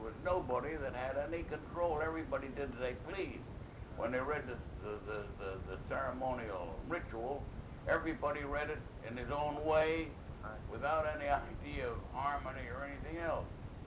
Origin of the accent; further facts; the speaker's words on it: Auburn, New York, United States; born there; No, I was born in Auburn, New York.